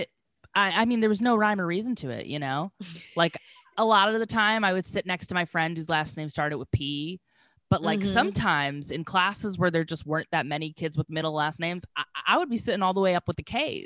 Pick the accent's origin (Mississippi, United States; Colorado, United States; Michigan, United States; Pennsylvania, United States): Pennsylvania, United States; Scranton; So I was from Scranton, and I was like from the more like backwoods elementary school